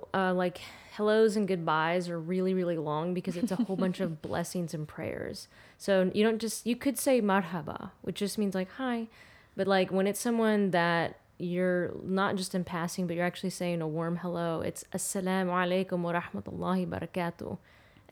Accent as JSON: {"language": "English", "country": "United States", "tie": "born or raised there", "said": "I'm half Arab and half white. I grew up here in America, but in an Arab, predominantly Arab community and raised Muslim."}